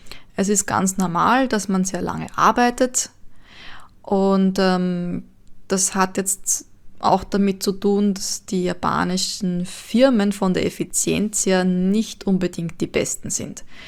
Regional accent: Austria; bei uns in Österreich

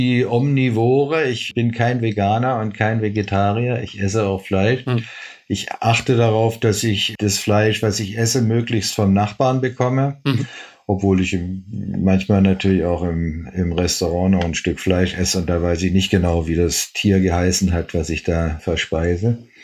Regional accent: Stuttgart, Baden-Württemberg, Germany; now in Berlin, Germany; Nee, ich komme aus Stuttgart.

